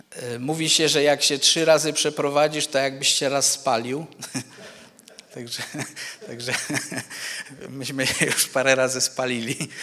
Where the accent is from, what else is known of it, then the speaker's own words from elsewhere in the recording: Goleszów, Silesian Voivodeship, Poland; also born or lived in Cieszyn / Germany; now in Ustroń, Poland; w Cieszynie się urodziłem. Pochodzę tutaj z Goleszowa. Wiele lat mieszkałem w Niemczech, ostatnie lata w Oświęcimiu, gdzie byłem pastorem przez 15 lat. Przekazałem zbór, teraz mieszkamy w Ustroniu i jesteśmy w zborze w Wiśle